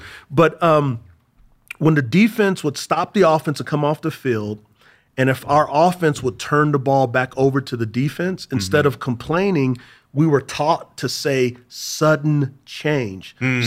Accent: Texas, United States; Growing up in Texas, I played at a high school called Converse Judson

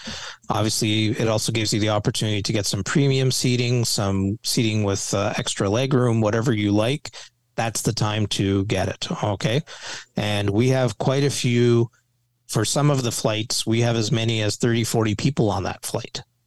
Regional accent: Canada; we're Canadian, for God's sake.

